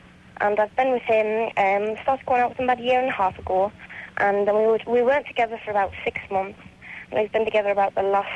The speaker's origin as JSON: {"language": "English", "region": "North East England", "country": "United Kingdom", "said": "I'm calling from Chicago, but I'm from the northeast of England, and I'm going back tomorrow"}